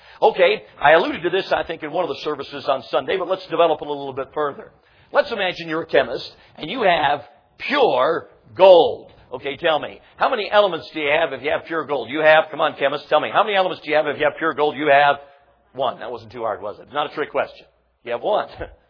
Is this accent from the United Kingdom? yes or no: no; Chicago, Illinois, United States; now in Milwaukee, United States; Now, I'm from Milwaukee, Wisconsin, where I live. I grew up in Chicago.